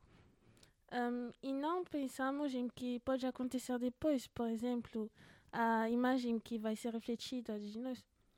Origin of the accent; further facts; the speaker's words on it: Fortaleza, Ceará, Brazil; Eu sou de Fortaleza, no norte do Brasil.